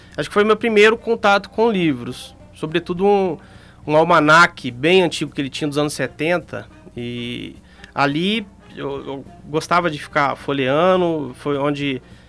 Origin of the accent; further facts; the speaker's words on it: Miracatu, São Paulo, Brazil; Eu nasci em São Paulo, mas assim, ainda bem pequeno. Meus pais se mudaram para uma cidade chamada Miracatu, em São Paulo também